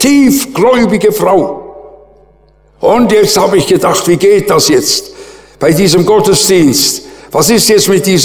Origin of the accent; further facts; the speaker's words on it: Switzerland; Wisst ihr, so als Schweizer, gell?